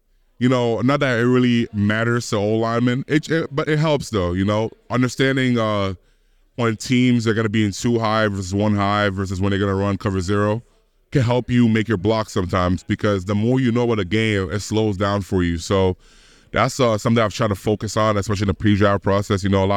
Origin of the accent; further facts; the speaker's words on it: Ghana; now in Canada; I grew up in Ghana.